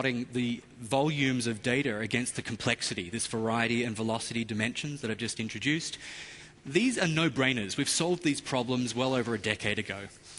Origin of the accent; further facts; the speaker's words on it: Australia; accent: American; I'm co-presenting with Saptak Sen here. Accent's American. Actually, I'm Australian. I spent a little too much time in America.